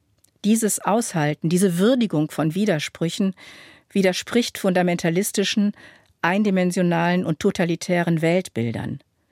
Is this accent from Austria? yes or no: no; Münster, North Rhine-Westphalia, Germany; meiner Heimatstadt Münster